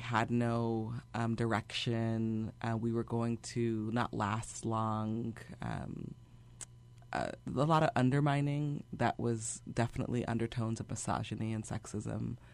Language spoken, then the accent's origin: English; United States; growing up in America, the unfortunate part is how much America has divorced itself from its history, and that's on purpose.